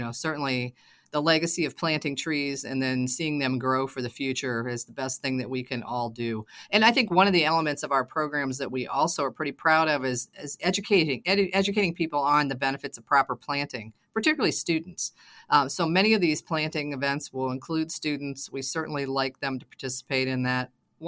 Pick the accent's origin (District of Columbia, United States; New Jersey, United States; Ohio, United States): Ohio, United States; Kent; Well, you know, Doug, I grew up in Kent